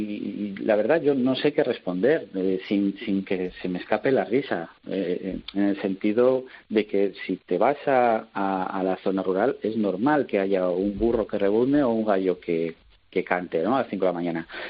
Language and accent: Spanish; Asturias, Spain; cómo somos los asturianos, que acogemos muy bien a la gente